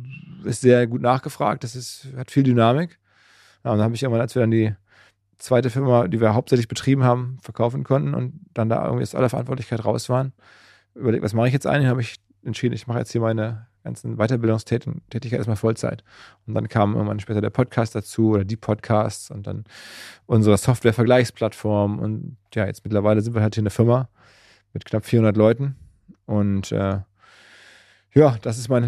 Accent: Essen, North Rhine-Westphalia, Germany; born there; moved away as an adult; now in Hamburg, Germany; Also ich bin gebürtiger Essener, bin 46 Jahre alt und bin vor ungefähr 20 Jahren hier nach Hamburg gekommen.

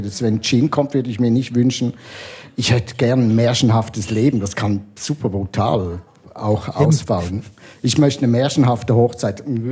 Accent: Switzerland; now in Berlin, Germany; ich komme jetzt aus Berlin, aber schlussendlich bin ich schon Schweizer, ich kenne mich hier aus.

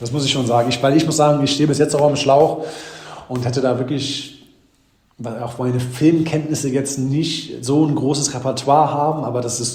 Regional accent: Krefeld, North Rhine-Westphalia, Germany; Und deswegen ist das Krefeld immer meine Heimat.

